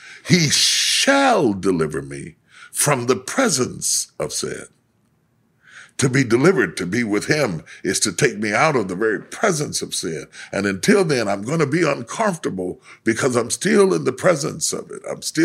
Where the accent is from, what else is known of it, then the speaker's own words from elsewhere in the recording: Charleston, West Virginia, United States; I grew up in Charleston, West Virginia.